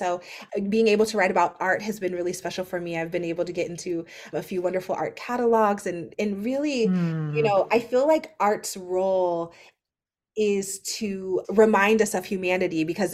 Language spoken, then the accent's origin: English; Akron, Ohio, United States; I own a bookstore in my hometown of Akron, Ohio.